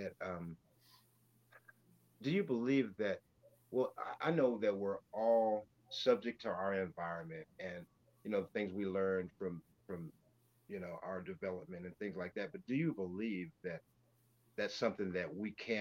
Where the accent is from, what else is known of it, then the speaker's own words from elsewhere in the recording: California, United States; born there; also born or lived in Texas / Indiana / Turkey; I was born in California, and so that was different, you know? And so we didn't stay there long, but then we ended up in Texas at Lackland. And then when I was about four, we ended up at Grissom in Indiana.